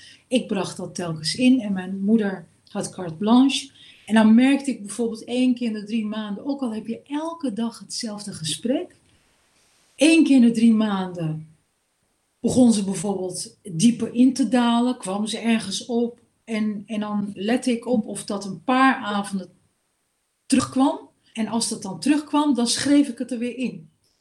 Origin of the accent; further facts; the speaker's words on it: Hengelo, Overijssel, Netherlands; En het liefst niet weggaan uit Hengelo, waar ik ben geboren en getogen.